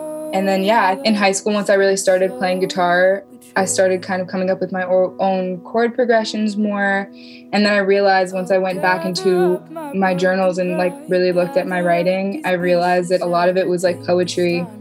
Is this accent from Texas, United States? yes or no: no; Oakland, California, United States; Yes, I grew up in Oakland.